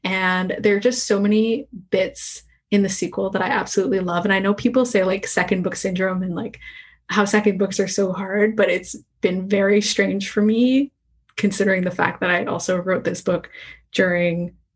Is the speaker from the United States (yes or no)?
no; Canada; because I am obnoxiously Canadian at times.